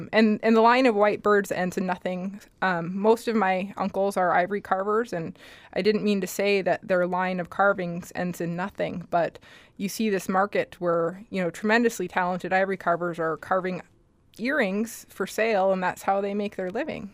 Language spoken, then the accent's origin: English; Muldoon, Alaska, United States; I grew up, people joke with me, I say, Muldoon Miu Hurunga. I'm a person from Muldoon.